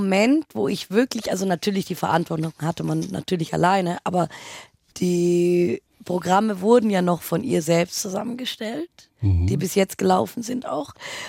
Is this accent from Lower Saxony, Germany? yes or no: no; Munich, Bavaria, Germany; Also aufgewachsen bin ich auch, ich bin auch in München geboren.